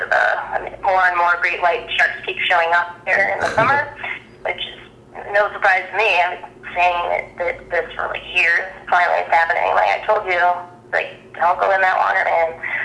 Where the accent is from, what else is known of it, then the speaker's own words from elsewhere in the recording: Massachusetts, United States; I grew up on Cape Cod, so very resort town, and I would never go in the ocean because of Jaws.